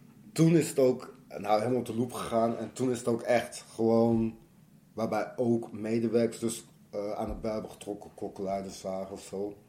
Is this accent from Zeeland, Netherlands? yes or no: no; Rotterdam, South Holland, Netherlands; Ik kwam uit Rotterdam daarvoor en ja, toen ben ik besloten om niet meer naar Rotterdam te gaan.